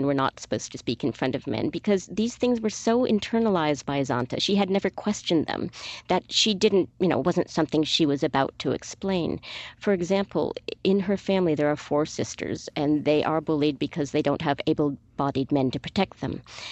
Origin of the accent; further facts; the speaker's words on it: United States; just the fact that I come from the United States